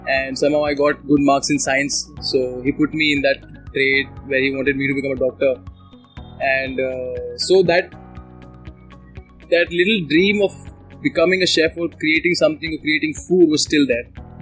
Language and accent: English; India; we come from Indian, you know, middle class families